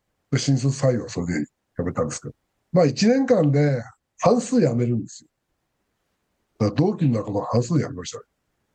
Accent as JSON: {"language": "Japanese", "town": "Hakodate", "region": "Hokkaido", "country": "Japan", "also_born_or_lived": "Sapporo", "said": "僕は、出身が北海道の函館だったんで"}